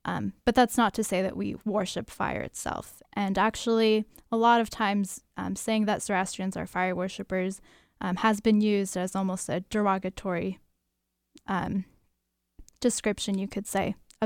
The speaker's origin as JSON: {"language": "English", "region": "California", "country": "United States", "tie": "born or raised there", "said": "And so I grew up in the Bay Area, and our nearest temple is, as you said, in San Jose, but that's still quite a distance."}